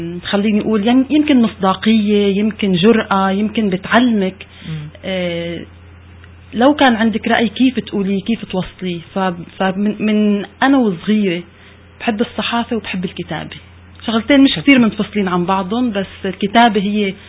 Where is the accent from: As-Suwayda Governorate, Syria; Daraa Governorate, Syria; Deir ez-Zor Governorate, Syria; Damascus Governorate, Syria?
As-Suwayda Governorate, Syria; Suwayda; بالمجتمع الطائفة الدرزية بالسويدة، حصرا مدينتي اللي هي أنا منها.